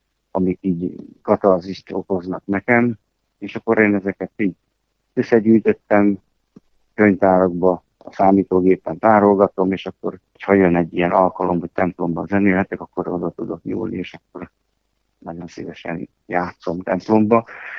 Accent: Tótkomlós, Békés, Hungary; Hát én Tótkomoson nőttem fel

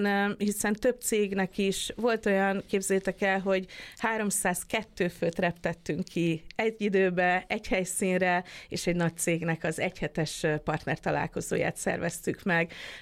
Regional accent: Szeged, Csongrád-Csanád, Hungary; nagy előnyt is jelentett az is, hogy én szegediként kicsit másképp is láttam meg Füredet talán

